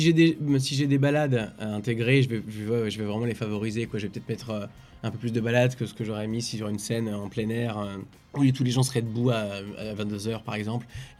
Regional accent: Reims, Grand Est, France; j'aime beaucoup jouer à Reims parce que c'est ma ville et que c'est là d'où je viens.

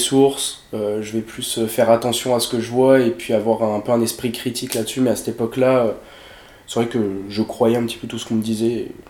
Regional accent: Grand Est, France; J'ai 22 ans, je viens de l'Aube et puis je suis étudiant.

